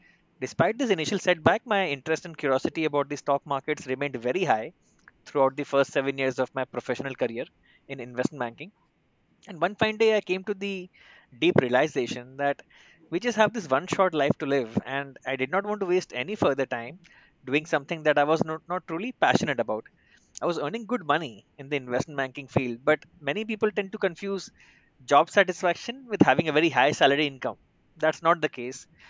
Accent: Kolkata, West Bengal, India; So I come from a family of four and I was born and brought up in Kolkata, India.

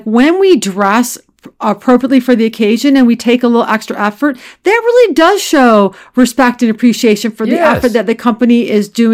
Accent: Ohio, United States; Which I might go to because I am originally from Ohio, so I do know how to bowl.

